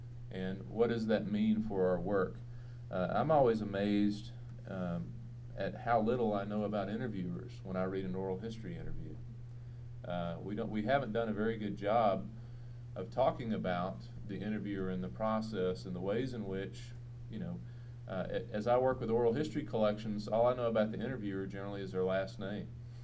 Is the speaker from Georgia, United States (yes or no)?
no; Texas, United States; I did not tell her I was from Texas.